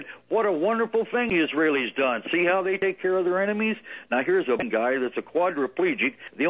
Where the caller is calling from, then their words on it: Corpus Christi, Texas, United States; This, the last few minutes is kind of like old home week, being as I'm calling from Corpus Christi, so everything seems to go right down to Corpus Christi in 20 minutes